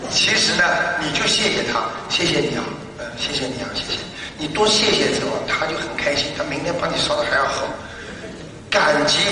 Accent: China; 我们中国人也是的

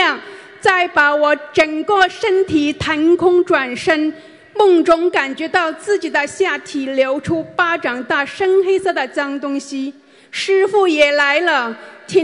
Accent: Hong Kong; 大家好，我来自香港。

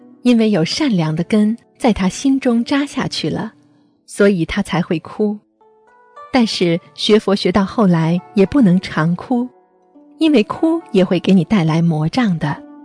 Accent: China; 为什么我们中国人要学中庸之道啊

